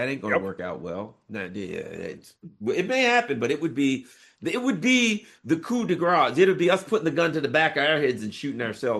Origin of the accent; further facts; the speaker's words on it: United States; Doggone it, I'm an American, right?